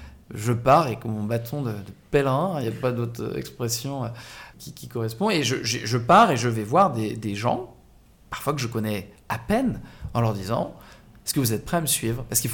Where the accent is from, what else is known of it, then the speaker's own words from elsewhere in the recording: Le Trait, Normandy, France; Je suis d'ici. Moi, je suis né à Rouen, mais en réalité, j'ai passé mon enfance et ma vie au Trait, commune voisine de Duclair.